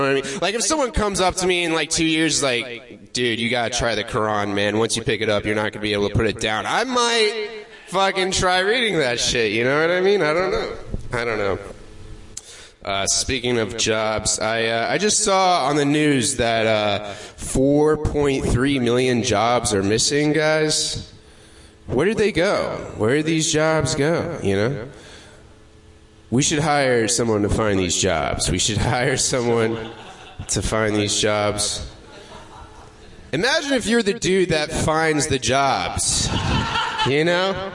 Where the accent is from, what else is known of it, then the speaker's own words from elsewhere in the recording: Florida, United States; But I'm originally from Florida, which is cool. I moved up here.